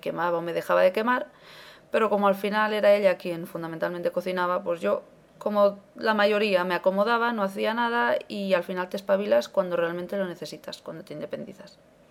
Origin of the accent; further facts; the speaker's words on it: Barcelona, Catalonia, Spain; ahora estamos viviendo aquí en Barcelona, que es de donde yo soy.